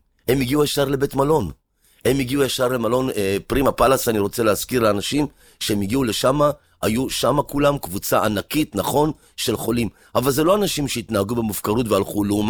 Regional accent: Southern District, Israel; אנחנו באים מהדרום, ואתה יודע, בדרום נופלים טילים

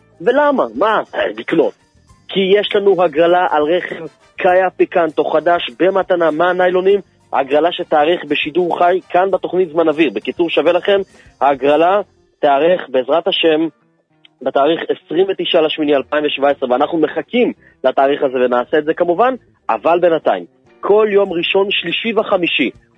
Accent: Jerusalem, Jerusalem District, Israel; זה גם סוג של פריפריה, למרות שאני ירושלמי, ולומדתי בירושלים

